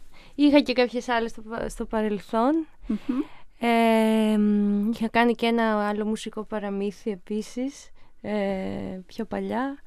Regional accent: Kalamata, Peloponnese, Greece; now in Athens, Greece; Γεννήθηκα στην Καλαμάτα. Μεγάλωσα στην Καλαμάτα, σπούδασα στην Κέρκυρα. Και τώρα είμαι στην Αθήνα.

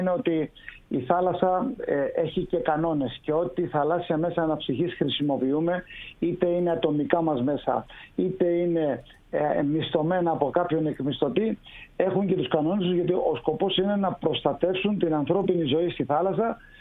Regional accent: Greece; Εγώ είμαι Έλληνας πάνω απ' όλα.

